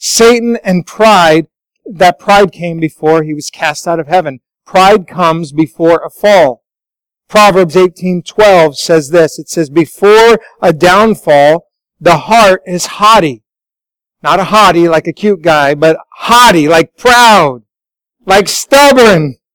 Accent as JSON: {"language": "English", "town": "Denver", "region": "Colorado", "country": "United States", "tie": "born or raised there", "said": "I grew up in Denver."}